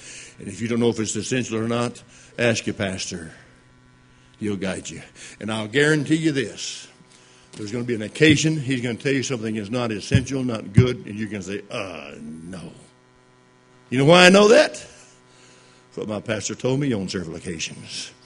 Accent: Alaska, United States; brethren, I'm from the Arctic. Where I live is different.

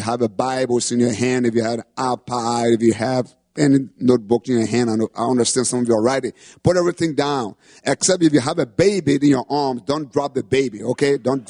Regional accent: Liberia; You know, I'm from Liberia, West Africa.

